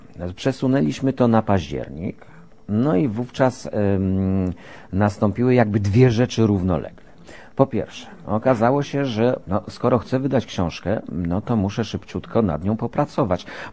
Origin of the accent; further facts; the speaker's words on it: Tarnów, Lesser Poland, Poland; chylę głowę przed moim rodzinnym miastem, jednym z najpiękniejszych, jakie znam